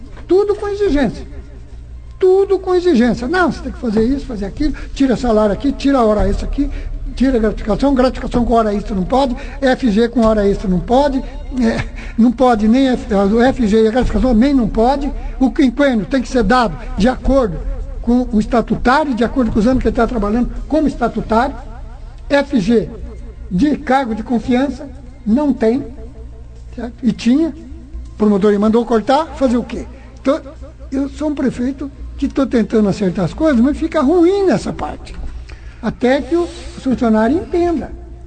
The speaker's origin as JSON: {"language": "Portuguese", "town": "Bandeirantes", "region": "Paraná", "country": "Brazil", "tie": "born there", "said": "graças a Deus eu nasci em Bandeirantes, vivo em Bandeirantes."}